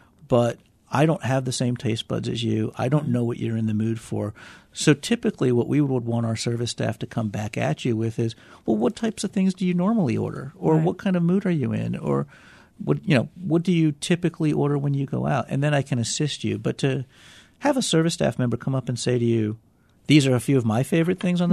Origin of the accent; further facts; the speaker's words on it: Midwest, United States; Yeah, I'm a Midwesterner.